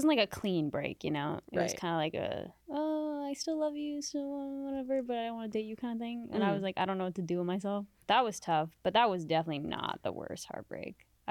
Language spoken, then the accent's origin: English; Canada; also born or lived in Middle East; First country I think I ever visited probably was Canada, because I wasn't born in Canada. I was born in the Middle East.